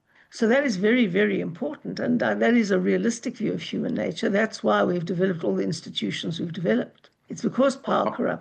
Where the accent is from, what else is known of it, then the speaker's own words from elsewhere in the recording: Johannesburg, Gauteng, South Africa; And so I come from Joburg. I love Joburg. I've got family in Joburg.